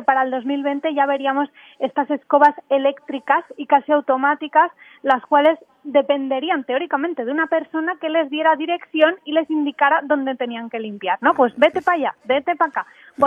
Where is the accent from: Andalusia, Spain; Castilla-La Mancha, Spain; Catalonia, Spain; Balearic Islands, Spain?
Catalonia, Spain; Barcelona; Pues me voy a mi tierra, me voy a Barcelona a la playita.